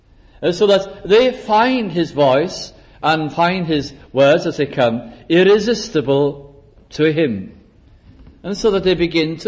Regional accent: Wales, United Kingdom; accent: Welsh; And supposing now that you are all Welsh-speaking here, as I am Welsh-speaking, and many of you are

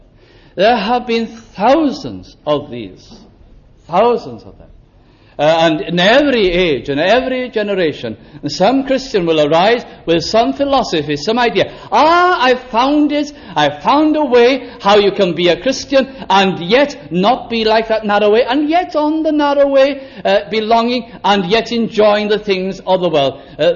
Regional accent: Wales, United Kingdom; I am Welsh. Some are English. Some are Irish.

